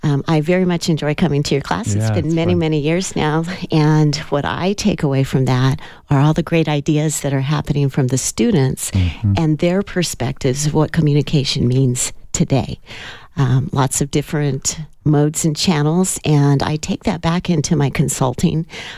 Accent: Tempe, Arizona, United States; also born or lived in Phoenix; For our family, we actually grew up in the valley in Tempe and Phoenix, and so it's been very much a statewide view of everything that I've experienced

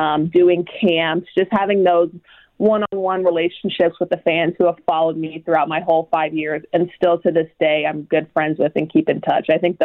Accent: Midwest, United States; Because I'm from the Midwest.

